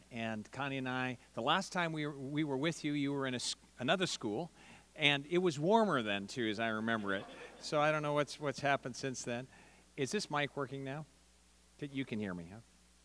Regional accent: Philippines; born there; I grew up in a missionary family. I was born in the Philippines, so I'm a second-generation missionary.

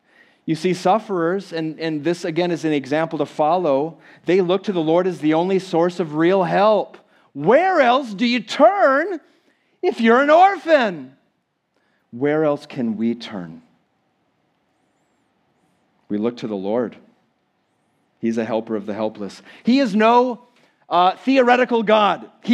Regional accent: Minnesota, United States; I was in kindergarten, like a lot of you, and I grew up in Minnesota, and during the winter, I remember walking home. We lived out in the country.

